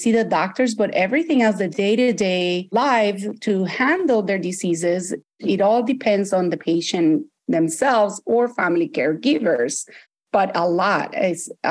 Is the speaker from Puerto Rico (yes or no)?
yes; Puerto Rico; also born or lived in Delaware; now in Connecticut, United States; I'm originally from Puerto Rico. I trained residency in the area of Delaware in Wilmington, Delaware, and moved to Connecticut, has been practicing family medicine here for 16 years now.